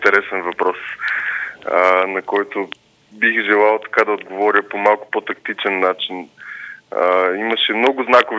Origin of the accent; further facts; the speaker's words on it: Popovo, Targovishte Province, Bulgaria; аз съм родом от Попово и съм израснал от този град.